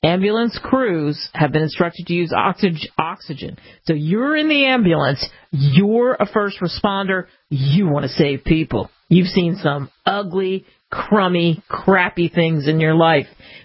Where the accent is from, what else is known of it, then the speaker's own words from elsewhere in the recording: Ohio, United States; because I grew up outside of Cleveland